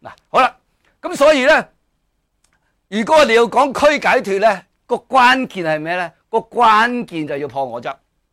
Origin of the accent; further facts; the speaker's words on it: China; 但是佢就正常我哋中国人话斋啦